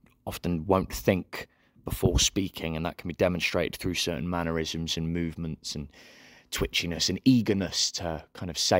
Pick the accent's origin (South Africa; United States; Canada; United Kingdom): United Kingdom; England; accent: Midlands; you can tell from my accent now, I'm a Midlands boy.